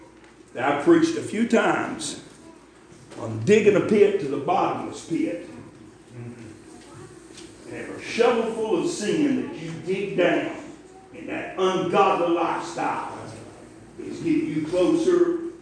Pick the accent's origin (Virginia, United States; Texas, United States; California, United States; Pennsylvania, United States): Virginia, United States; Wise; When I was born and raised in Wise, Virginia, yeah, I'm a hick, okay? I'm proud of it, I'm a hick.